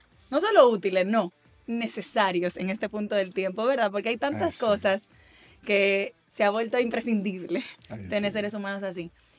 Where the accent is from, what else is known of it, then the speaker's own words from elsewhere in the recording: Dominican Republic; te lo agradezco como ciudadana dominicana